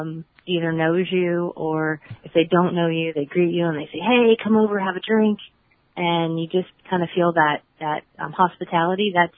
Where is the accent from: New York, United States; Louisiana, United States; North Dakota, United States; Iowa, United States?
Louisiana, United States; Morgan City; So I was born and raised in Louisiana, Southern Louisiana, a little town called Morgan City.